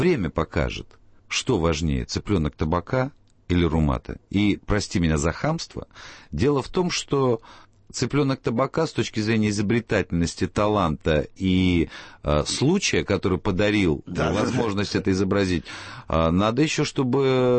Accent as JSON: {"language": "Russian", "town": "Lviv", "region": "Lviv Oblast", "country": "Ukraine", "tie": "born or raised there", "moved": "yes", "said": "Я во Львове школьные годы провел. И там занимался."}